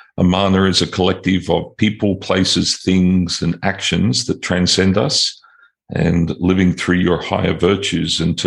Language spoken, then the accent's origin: English; Illawarra, New South Wales, Australia; But I grew up in Illawarra where there was over 2,000 juniors.